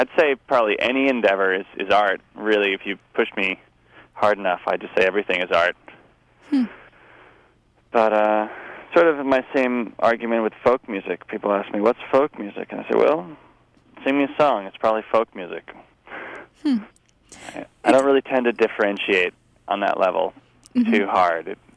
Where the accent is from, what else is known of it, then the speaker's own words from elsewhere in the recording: Nicaragua; and I grew up in Nicaragua in the 80s, from 1980 to 1989.